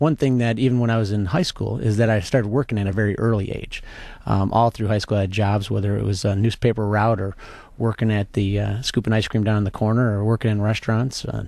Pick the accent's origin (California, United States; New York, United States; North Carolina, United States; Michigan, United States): Michigan, United States; Northville; Yes, I grew up in the Detroit area. In fact, I grew up in Northville, Michigan, and went to Detroit Catholic Central High School.